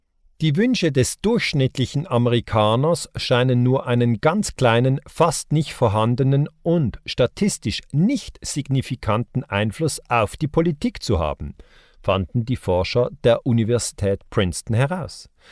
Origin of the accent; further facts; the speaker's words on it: Switzerland; In meinem Heimatland, der Schweiz, treffen sich jedes Jahr die Superreichen aus ganz verschiedenen Ländern